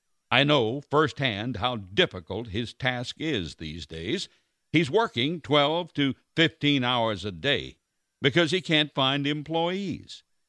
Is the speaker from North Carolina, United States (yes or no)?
yes; Wilson, North Carolina, United States; I grew up in Wilson. Parker's was a great place to eat and remains so today.